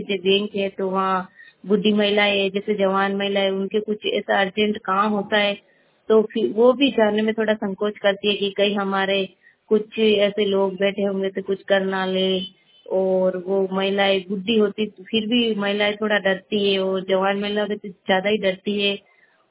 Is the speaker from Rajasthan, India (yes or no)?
yes; Bikarlai, Rajasthan, India; मेरा गांव बिकरलई है और मेरा थाना जेतारण लगता है।